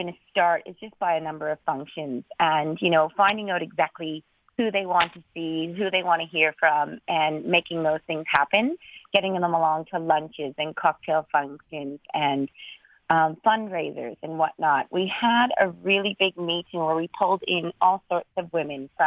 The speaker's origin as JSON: {"language": "English", "country": "Canada", "said": "obviously I'm not Australian, I'm Canadian. I have moved so many times"}